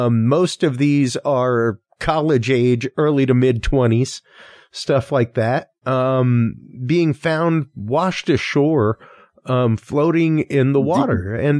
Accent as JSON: {"language": "English", "town": "Houston", "region": "Texas", "country": "United States", "tie": "born or raised there", "said": "And like I'm from Houston, grew up going to Lake Houston all the time to fish, things like that. Yep. I grew up in West Houston, going to not only Attucks Dam and Reservoir to go fishing and hiking, but also just roaming around Buffalo Bayou."}